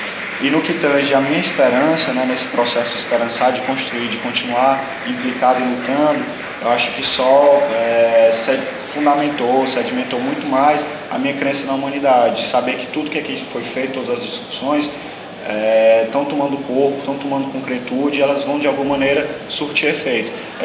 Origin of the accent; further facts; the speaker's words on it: Arneiroz, Ceará, Brazil; also born or lived in Fortaleza; eu sou nascido em Fortaleza, mas eu fui criado numa cidade no interior chamada Arneiroz, que é uma cidade de 7 mil habitantes, fica no sertão central do Ceará.